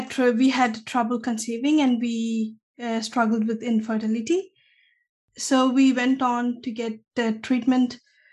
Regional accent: Tamil Nadu, India; English is a second language; moved away as an adult; now in Denmark; I'm born and brought up in India. And I'm from Tamil Nadu, which is in the southern part of India.

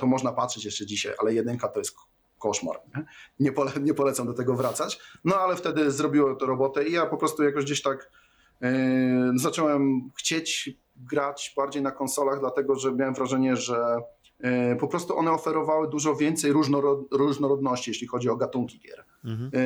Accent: Wrocław, Lower Silesian Voivodeship, Poland; ja jestem z Wrocławia i wcale nie miałem jakichś wielu znajomych, którzy grali tam w tym Wrocławiu

